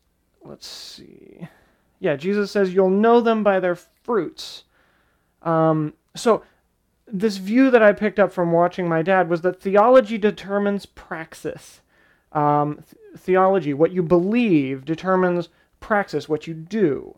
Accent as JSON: {"language": "English", "region": "Pennsylvania", "country": "United States", "said": "Because, you know, we were in Michigan. I'm from Pennsylvania."}